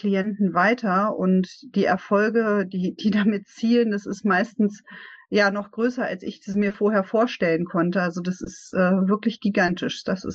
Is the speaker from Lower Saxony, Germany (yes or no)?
yes; Lower Saxony, Germany; Ich komme aus der Nähe von Hannover